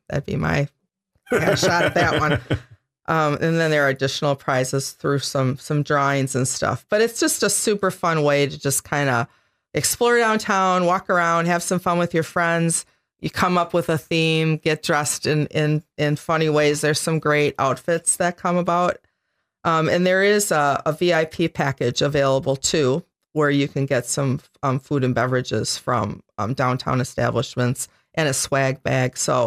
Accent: Wisconsin, United States; You know what, though? We're from Wisconsin, and we know how to deal with weather.

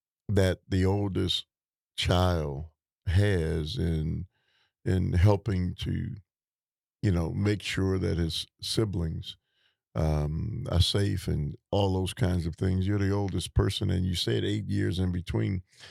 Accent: Milwaukee, Wisconsin, United States; and when I grew up in Milwaukee, the community was safe. It was a robust community.

